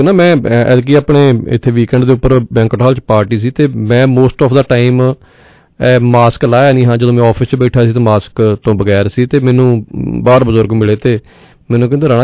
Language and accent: Punjabi; Nathuchahal, Punjab, India; ਸਾਨੂੰ ਕਦੋਂ ਨਾਲ ਸਾਡੇ ਪਿੰਡ ਨੱਥੂਚਾਲ ਪਿੰਡ ਤੇ ਸਾਨੂੰ ਦੋ ਮੁੰਡਿਆਂ ਨੂੰ ਉੱਥੇ ਭੇਜਤਾ ਸਕੂਲੇ ਕੋਈ ਚਿੱਠੀ ਫੜਾਉਣ